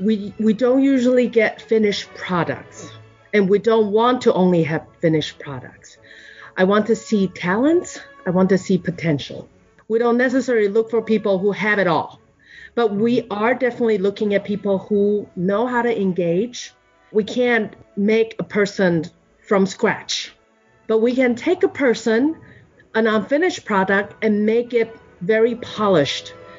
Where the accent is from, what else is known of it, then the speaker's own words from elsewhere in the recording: Kaohsiung, Taiwan; That's from my hometown, which is actually in Kaohsiung. People know Taipei better, but now my hometown has the largest arts complex in the world since November 2018.